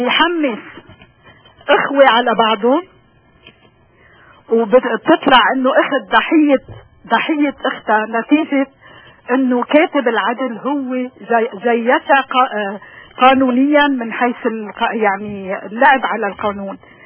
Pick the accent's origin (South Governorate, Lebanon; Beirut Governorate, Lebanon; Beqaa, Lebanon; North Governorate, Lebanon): North Governorate, Lebanon; Tripoli; أنا من طرابلس المينا